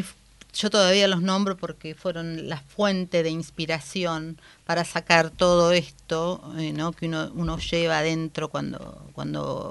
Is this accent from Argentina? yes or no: yes; La Plata, Buenos Aires Province, Argentina; Y la ciudad de La Plata, sí, que es de donde vengo.